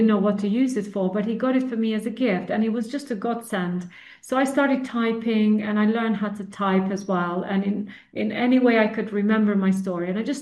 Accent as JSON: {"language": "English", "country": "Serbia", "said": "And I'm from Serbia originally, but it was all one country at one time."}